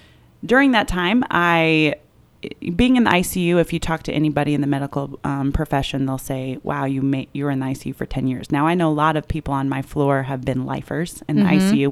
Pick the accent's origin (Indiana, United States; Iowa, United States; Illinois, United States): Indiana, United States; Indianapolis; So I'm here from Indianapolis, and then I went to Bishop Chittard High School.